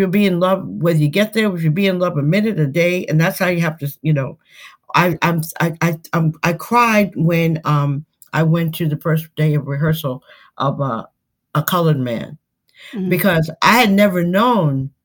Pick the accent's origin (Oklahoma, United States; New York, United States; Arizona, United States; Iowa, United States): New York, United States; Westbury; I'm originally from Westbury, Long Island. My parents were like 40 years old when they had me.